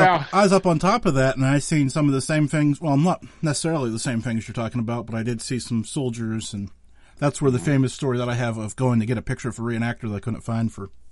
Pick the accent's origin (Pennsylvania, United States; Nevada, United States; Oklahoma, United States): Pennsylvania, United States; Of course, I'm from Pennsylvania, so we need you to settle this once and for all.